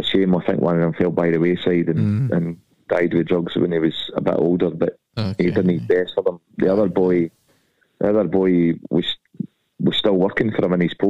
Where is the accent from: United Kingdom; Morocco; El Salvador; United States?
United Kingdom; Scotland; accent: Scottish; And so you can imagine me going in a payphone, taking James's Park to this woman in Sunderland with my Scottish accent